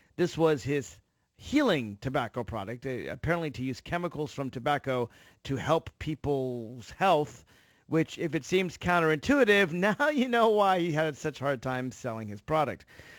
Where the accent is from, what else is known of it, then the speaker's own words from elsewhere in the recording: Virginia, United States; the governor of my home state, and I live in Northern Virginia, just outside of Washington, D.C.